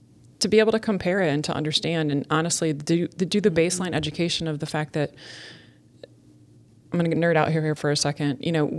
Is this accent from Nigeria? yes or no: no; Chicago, Illinois, United States; And honestly, I hail from Chicago, so I also know that, you know, that it never stopped